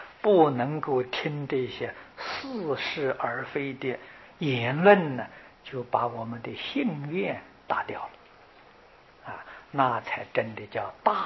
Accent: China; 我们中国人常讲，人死了就做鬼了。

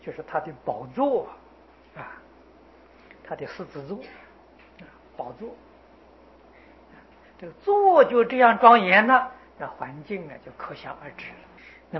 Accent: China; 摩尼是宝珠，我们中国人讲如意珠

